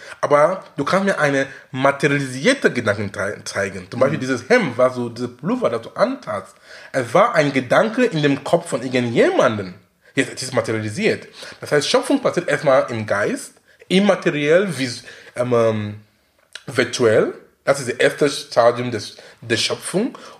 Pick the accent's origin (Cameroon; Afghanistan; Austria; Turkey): Cameroon; Du kannst in Berlin sein, du kannst in Hamburg sein oder in Kamerun, wo ich herkomme.